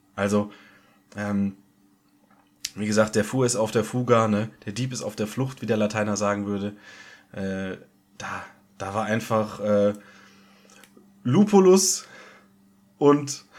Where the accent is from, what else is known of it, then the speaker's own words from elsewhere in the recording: Munich, Bavaria, Germany; weil für mich als echter Bayer, als waschechter Münchner, das macht die Wiesen eigentlich aus